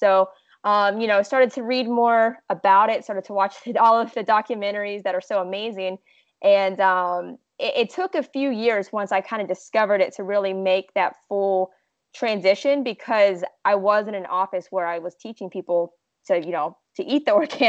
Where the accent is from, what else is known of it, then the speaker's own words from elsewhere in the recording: West Virginia, United States; moved away as an adult; also born or lived in Florida, United States; I grew up in West Virginia. And I lived there and went to school there.